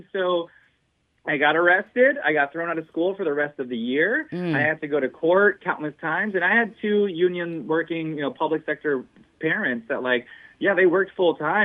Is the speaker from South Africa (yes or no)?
no; Norwich, Connecticut, United States; now in Puerto Rico; I'm originally from Connecticut, from Norwich, Connecticut, actually. I currently live in Puerto Rico, but I am currently today in Connecticut.